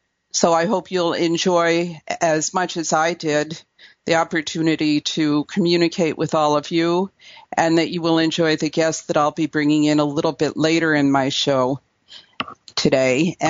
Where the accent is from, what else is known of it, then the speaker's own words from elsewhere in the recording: Newark, New Jersey, United States; I am of Welsh heritage, although if you go back far enough, my ancestors lived very close to the earth and in ways that were not very different from the ways that the Native people did in this country. I grew up in a 1.5-room apartment in Newark, New Jersey.